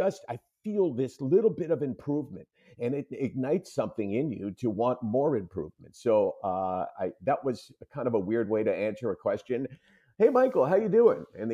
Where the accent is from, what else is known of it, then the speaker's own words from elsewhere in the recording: Toronto, Ontario, Canada; born there; I was born in Toronto, came from a really close family.